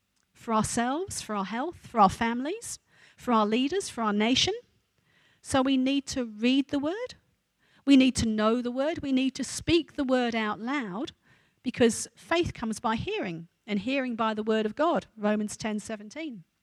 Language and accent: English; England, United Kingdom; moved away as an adult; Now, I was born in England, and I lived there till I was 32, so I've been used to Queen Elizabeth and the royal family, British royal family, being around all my life.